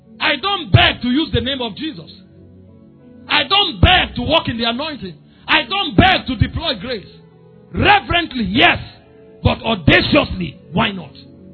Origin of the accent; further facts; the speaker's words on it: Benue, Nigeria; I'm from Benue. We are warriors.